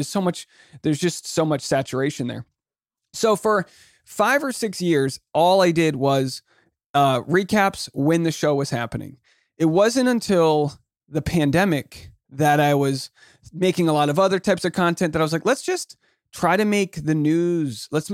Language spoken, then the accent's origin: English; Newport, Rhode Island, United States; also born or lived in New York City, United States; I'm from Newport, Rhode Island. So, oh. yeah. I don't know. I lived in New York City, but I don't think I've ever been to Syracuse.